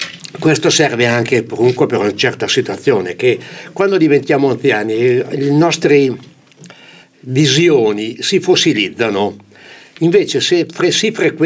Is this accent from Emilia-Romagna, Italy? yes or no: no; Milan, Lombardy, Italy; Allora, io da buon milanese